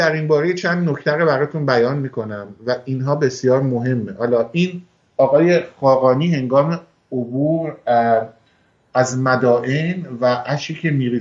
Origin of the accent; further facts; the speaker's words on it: Iran; ما ایرانی ها خیلی عقب تر از کشور عربی هستیم